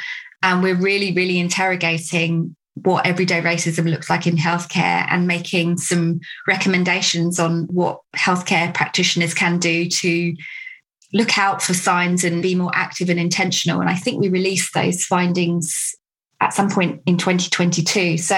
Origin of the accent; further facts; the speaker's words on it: United Kingdom; Where are you from? Britain. No, where are you really from? Britain.